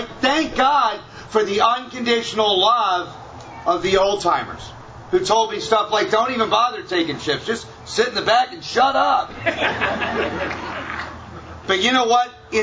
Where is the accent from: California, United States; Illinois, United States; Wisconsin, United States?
California, United States; I'm from Southern California. We have chips for like 30, 60, 90 days.